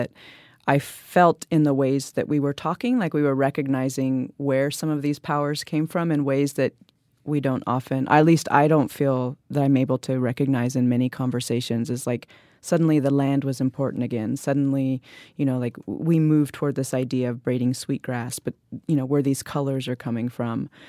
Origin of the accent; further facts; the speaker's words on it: India; I mean, I'm an Indian, so people always are like, yeah, tell me about your homeland.